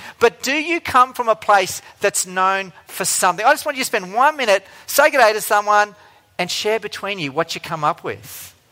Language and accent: English; Rockhampton, Queensland, Australia; born there; I was born in Rockhampton, central Queensland.